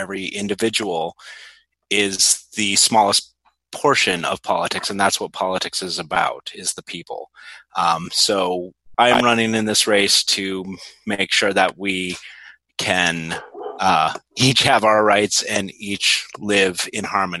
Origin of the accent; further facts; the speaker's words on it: Great Falls, Montana, United States; now in Bozeman, United States; I was born and raised in Great Falls. I lived in Bozeman for the past 15 years, and I truly do believe that Montana is the greatest place to live